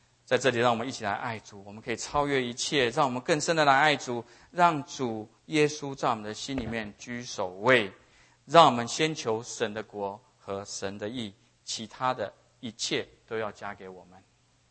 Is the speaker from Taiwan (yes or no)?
yes; Taiwan; accent: Taiwanese Mandarin; 他们是在笑我的台湾国语